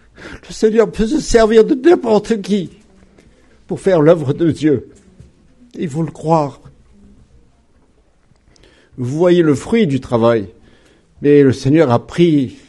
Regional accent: Saint-Denis, France; je leur dis que je viens de Saint-Denis, c'est comme si on disait qu'on venait du nid de vipère

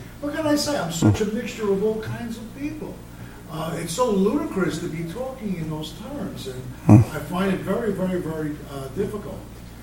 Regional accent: Brooklyn, New York, United States; Growing up in East New York and Brooklyn

